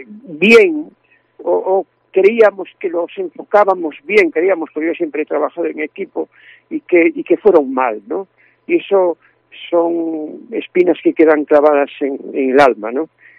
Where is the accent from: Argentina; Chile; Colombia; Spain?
Spain; Pontedeume, Galicia; Y en la ladera este del Monte Breamo está mi pueblo, donde nací, Ponte Deume.